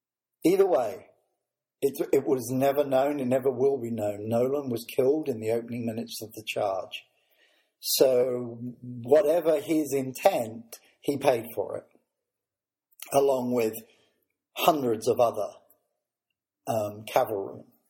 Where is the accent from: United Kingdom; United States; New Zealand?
United Kingdom; as both a British schoolboy and a former member of the British military.